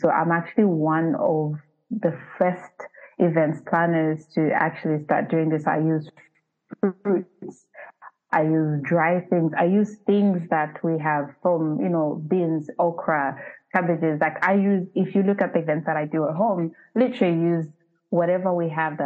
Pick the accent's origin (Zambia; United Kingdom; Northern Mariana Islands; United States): Zambia; moved away; Like me, I'm uprooted from Zambia.